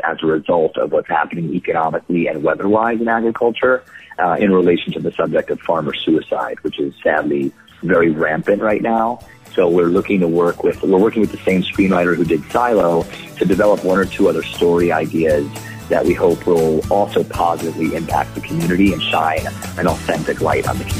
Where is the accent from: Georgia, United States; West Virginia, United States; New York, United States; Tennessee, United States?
New York, United States; New York City; I grew up in New York City, and I knew almost nothing about agriculture